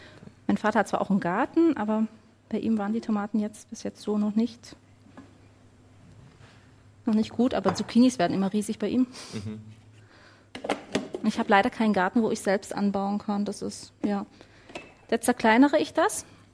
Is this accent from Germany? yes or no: no; Italy; Es ist, nicht nur als Italienerin, also insgesamt, ist das so meine Lieblingsfrucht.